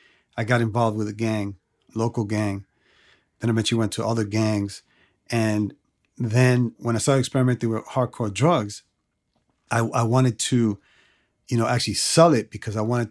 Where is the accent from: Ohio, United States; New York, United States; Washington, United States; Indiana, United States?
New York, United States; New York City; I was raised in Queens, New York, and I'm the youngest of five brothers.